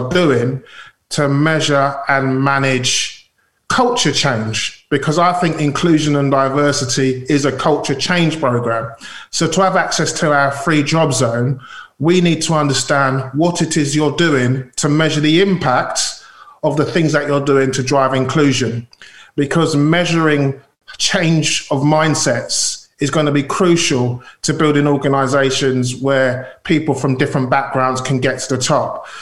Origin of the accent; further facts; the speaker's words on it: Deptford, London, United Kingdom; I grew up in Deptford, okay? And I went to a local school